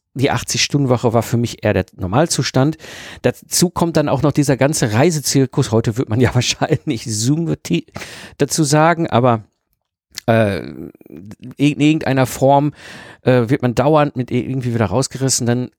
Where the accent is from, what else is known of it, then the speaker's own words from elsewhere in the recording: North Rhine-Westphalia, Germany; ich bin ein Kind des Ruhrpotts, ich bin zwischen Kohle und Stahl groß geworden.